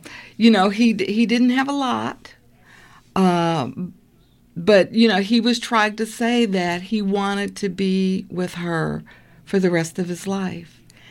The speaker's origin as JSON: {"language": "English", "region": "Michigan", "country": "United States", "tie": "born or raised there", "said": "I remember growing up in Michigan. My mother always had a garden."}